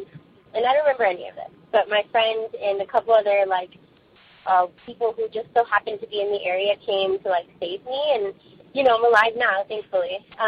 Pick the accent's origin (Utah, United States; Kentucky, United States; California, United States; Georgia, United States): California, United States; I'm from California.